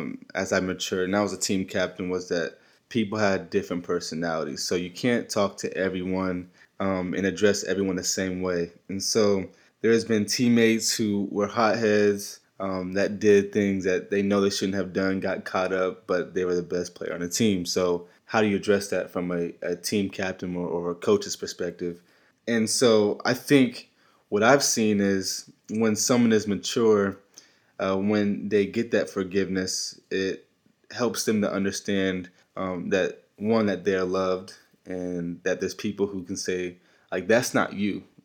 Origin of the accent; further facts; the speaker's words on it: Plano, Texas, United States; I'm originally from Plano, Texas.